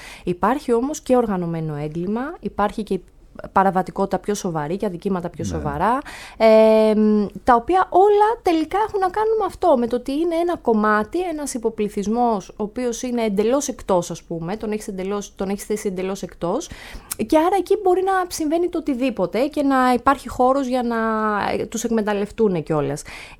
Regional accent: Agia Varvara, Attica, Greece; born there; εγώ γεννήθηκα στην Αγία Βαρβάρα, ναι, οι γονείς μου γεννήθηκαν στην Αγία Βαρβάρα, μεγάλωσαν εκεί και τα λοιπά. Ο πατέρας μου είχε πάντα μαγαζιά στην Αγία Βαρβάρα, αλλά εγώ στο δημοτικό και μέχρι το λύκειο ήμουν στο Γάλλιο, ήμουν δίπλα.

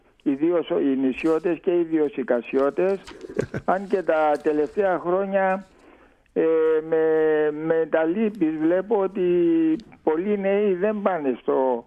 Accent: Port Said, Port Said Governorate, Egypt; Εγώ γεννήθηκα στο Πορσάιτ και τελείωσα το γυμνάσιο, το κλασικό γυμνάσιο του Πορσάιτ, ελληνικό.

